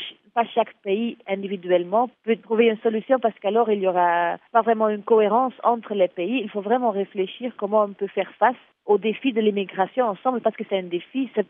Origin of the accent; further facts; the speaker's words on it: Belgium; Même en tant que Belge, je vois les différences entre les Wallons et les Flamands, par exemple.